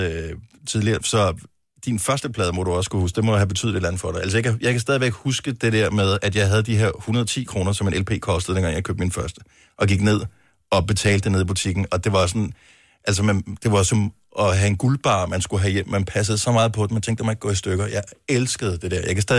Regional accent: Region of Southern Denmark, Denmark; Vi er fynbo, og du er nordjyde.

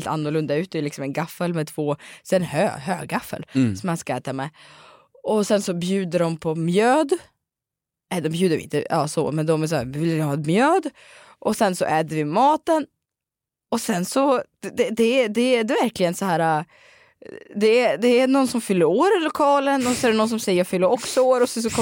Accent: Dalarna County, Sweden; Då frågar han mig, vart kommer du ifrån? Ser jag från Dalarna.

